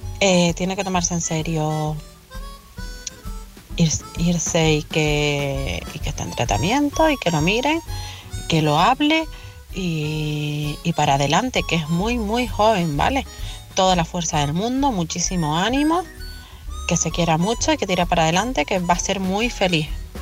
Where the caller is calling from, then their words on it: Canary Islands, Spain; de Tenerife.